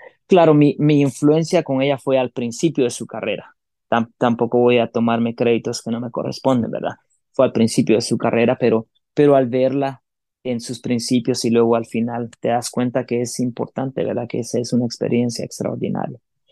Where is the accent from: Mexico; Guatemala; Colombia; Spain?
Guatemala; Crecí, el deporte popular en Guatemala es el fútbol.